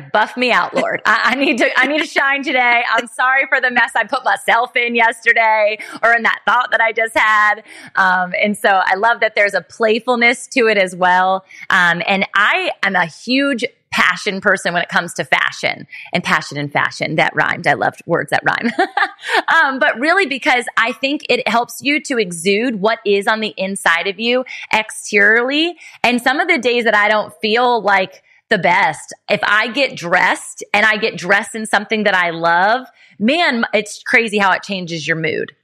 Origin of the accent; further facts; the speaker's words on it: Virginia Beach, Virginia, United States; They have an incredible store right here in my hometown, Virginia Beach, Virginia, and it's called Polish.